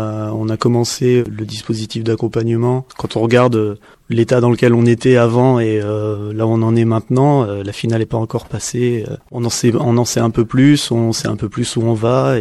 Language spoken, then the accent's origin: French; Dinan, Brittany, France; Alors on vient de Dinan, on joue une musique qui mélange le hip-hop, l'électro et le rock.